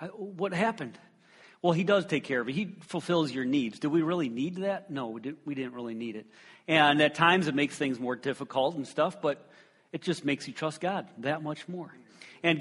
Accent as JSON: {"language": "English", "region": "Illinois", "country": "United States", "tie": "born or raised there", "said": "But I grew up in Illinois. My dad pastored at Villa Park Bible Church until I was about 7 or 8, and then we moved to Quinton Road Bible Baptist Church"}